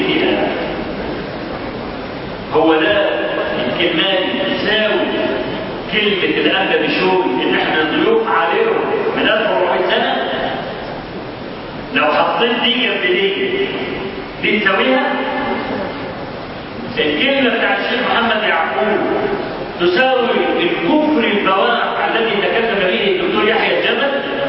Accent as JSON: {"language": "Arabic", "country": "Egypt", "said": "أن الفضائيات عندنا في مصر"}